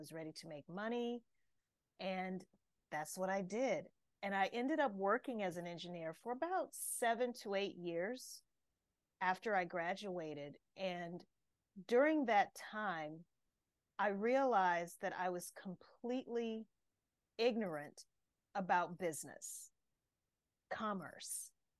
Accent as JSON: {"language": "English", "region": "Louisiana", "country": "United States", "tie": "born or raised there", "said": "I'm from the States, so I grew up in the state of Louisiana"}